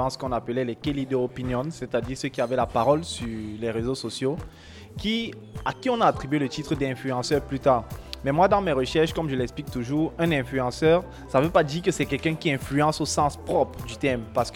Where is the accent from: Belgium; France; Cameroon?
Cameroon; Malheureusement, chez nous au Cameroun, on se base sur l'écho.